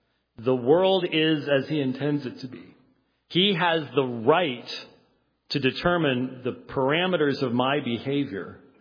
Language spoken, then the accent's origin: English; Phoenix, Arizona, United States; I'm from Phoenix, and so it's in my rocks.